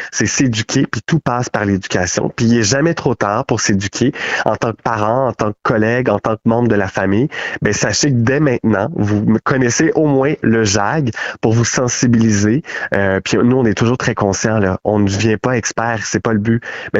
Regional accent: Quebec, Canada; je suis de la Montérégie, on y travaille

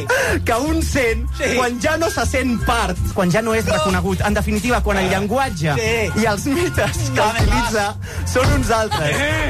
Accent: Tarragona, Catalonia, Spain; si he d'explicar que soc de Tarragona, perquè Tarragona és una ciutat que està a una hora de Barcelona

